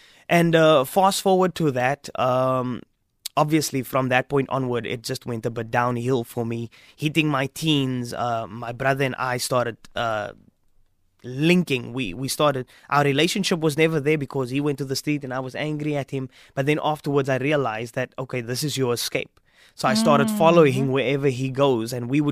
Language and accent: English; Strand, Western Cape, South Africa; also born or lived in Stellenbosch; Fast forwarding, we were growing up in Strand. We left Strand because my mom and my dad